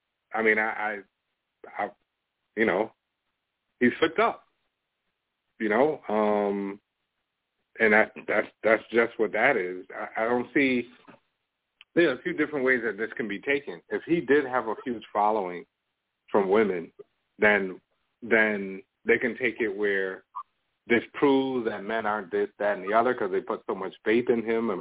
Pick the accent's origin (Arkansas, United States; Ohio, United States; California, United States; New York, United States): New York, United States; now in Toronto, Canada; New York.